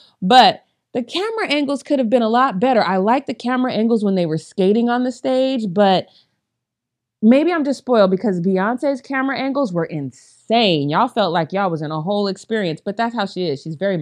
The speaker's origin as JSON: {"language": "English", "region": "Colorado", "country": "United States", "said": "So when I say accurately, I'm very intentional about that because I am from Colorado."}